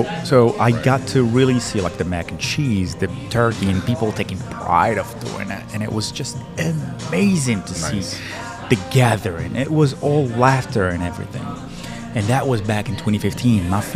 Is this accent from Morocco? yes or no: yes; Morocco; now in United States; We didn't have it. I grew up in Morocco.